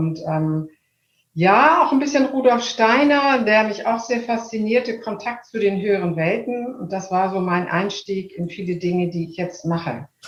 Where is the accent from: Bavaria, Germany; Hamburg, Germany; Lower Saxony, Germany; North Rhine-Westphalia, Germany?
Hamburg, Germany; Ich bin Hamburgerin und liebe Hamburg sehr.